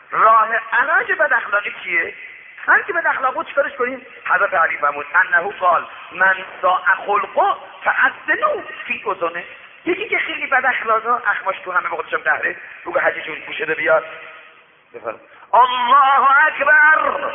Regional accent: Shiraz, Fars, Iran; گفت شما اهل کجا هستی؟ گفتم شیراز.

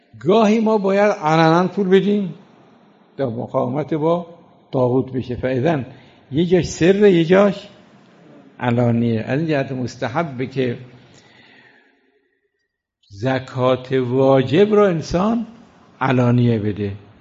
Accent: Iran; من از ایران اومدم.

